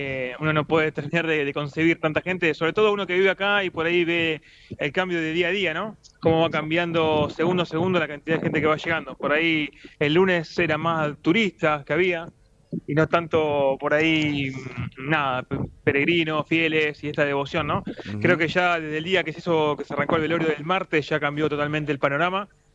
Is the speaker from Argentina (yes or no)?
yes; Argentina; Si bien nosotros somos argentinos y por ahí nos toca un poco más